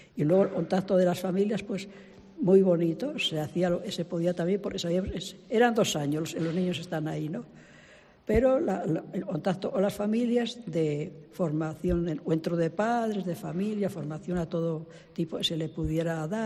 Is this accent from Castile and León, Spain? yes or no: yes; Ciudad Rodrigo, Castile and León, Spain; moved away; Yo me gusta mucho Ciudad Rodrigo. Soy una enamorada de mi pueblo y cuando sentí que Dios me llamaba a ser misionera, le agradecí por todo, pero sobre todo por esto.